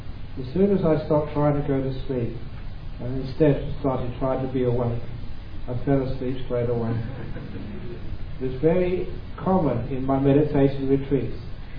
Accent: London, United Kingdom; Because growing up in London, there was always some light from somewhere.

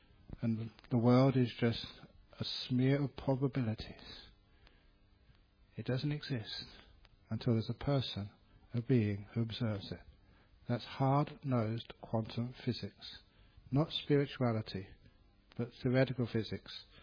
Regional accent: Cambridge, East of England, United Kingdom; Basically, we grew up together in Cambridge.

